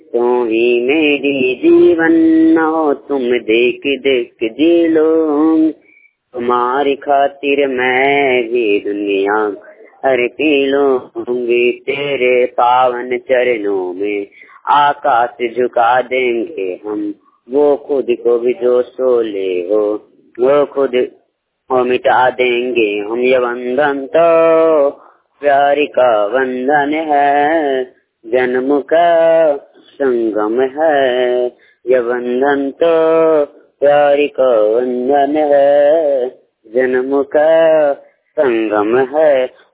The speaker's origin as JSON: {"language": "Hindi", "town": "Hilsa", "region": "Bihar", "country": "India", "said": "मैं नालंदा डिस्ट्रिक्ट से हूँ, घर हुआ हिलसा थाना पेंदापुर।"}